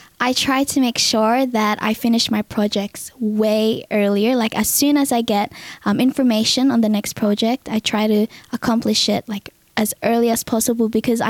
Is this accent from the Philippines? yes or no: yes; Philippines; because we're Filipino and we feel proud to be able to sing Tagalog songs.